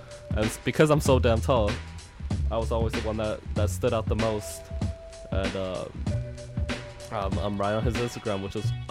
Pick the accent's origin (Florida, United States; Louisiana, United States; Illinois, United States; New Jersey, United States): New Jersey, United States; I'm not from Newark, but I finished high school in New Jersey, so I gave a little bit of my former state back then.